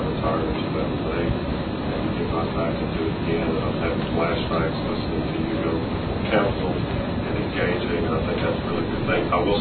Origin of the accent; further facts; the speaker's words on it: Pasadena, United States; I grew up in Pasadena. Tried to leave there years ago with the CIA, and that didn't work out. So I put my football and stayed in Pasadena.